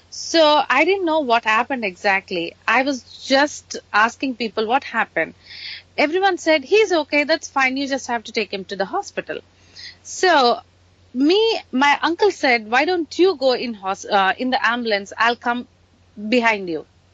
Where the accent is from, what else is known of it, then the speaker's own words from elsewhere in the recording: Telangana, India; now in Cincinnati, United States; basically I'm from South India. I was born and raised in a city called close by Hyderabad, and my father he worked for military, and my mom was a teacher. I was grew up in a Christian family